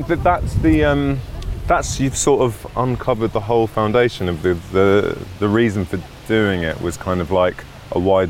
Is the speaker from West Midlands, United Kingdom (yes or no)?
no; Barnet, London, United Kingdom; also born or lived in Great Missenden; I was born in Great Missenden, and then I think I moved to Free and Barnet, sort of North Finchley, Free and Barnet, when I was like 0.1 months old.